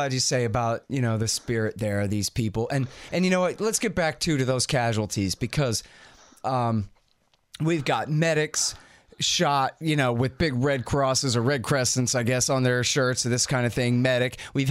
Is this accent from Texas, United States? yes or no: yes; Texas, United States; I'm a Texan, and I speak for all Texans, even ones who just moved here yesterday